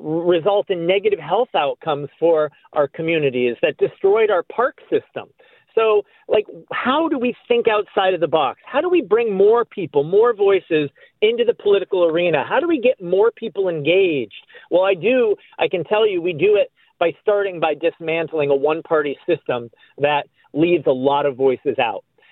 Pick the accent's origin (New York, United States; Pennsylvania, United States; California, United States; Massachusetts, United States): Massachusetts, United States; Boston; You know, I came here from Boston, Mass, where, you know, you don't have partisan elections for local elections, for citywide elections